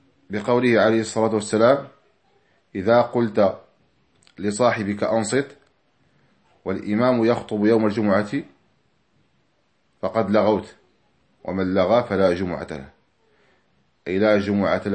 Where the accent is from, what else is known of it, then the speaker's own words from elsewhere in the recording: Morocco; وهو مذهب بلدنا المغرب وأغلب أفريقيا